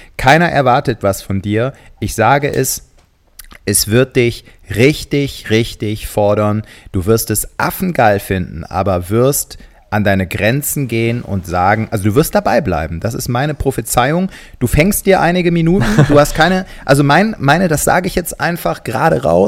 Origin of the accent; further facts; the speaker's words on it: Gummersbach, North Rhine-Westphalia, Germany; wenn ich dann doch mal wieder in meine alte Heimat komme, ins Oberbergische, ne, bei Gummersbach